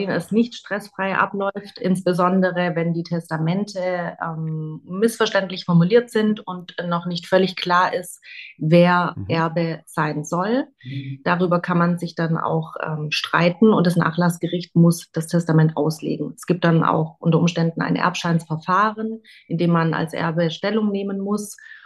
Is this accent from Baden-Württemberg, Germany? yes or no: yes; Stuttgart, Baden-Württemberg, Germany; ich bin 36 Jahre alt, gebürtig aus Stuttgart